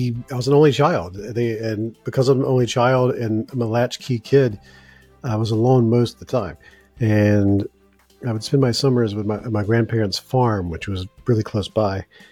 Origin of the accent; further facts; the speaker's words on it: Mississippi, United States; I grew up in the Deep South, the United States, southern Mississippi, about an hour north of New Orleans